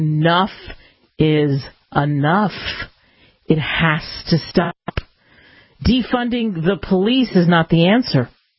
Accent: Philadelphia, Pennsylvania, United States; Philly, my hometown. I grew up 15 minutes from downtown.

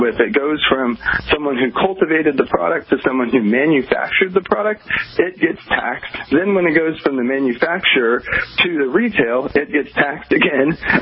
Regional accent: Oklahoma, United States; now in Los Angeles, United States; which coming from the Midwest, where I'm from Oklahoma, I've seen homeless.

